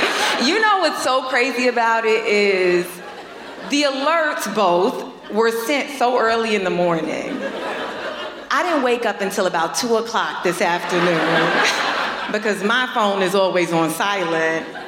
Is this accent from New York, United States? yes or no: yes; New York, United States; I'm born and raised in New York, and I hear that the Toronto is the New York of Canada.